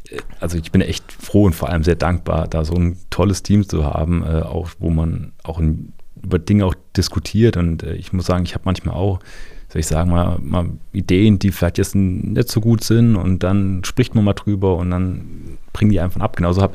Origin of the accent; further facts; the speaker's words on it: Hesse, Germany; ich komme aus dem Landkreis Fulda